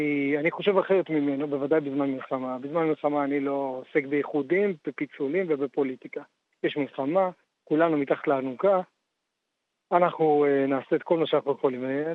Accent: Jerusalem, Jerusalem District, Israel; אגב אני גר קרוב לירושלים, גדלתי בירושלים

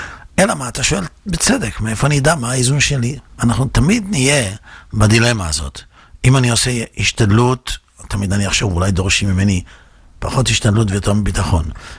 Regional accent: Netanya, Central District, Israel; אני רוצה להגיד לך שאני גדלתי בנתניה. כשאני הייתי בנתניה, נתניה הייתה נחשבת כעיר הפשע של מדינת ישראל.

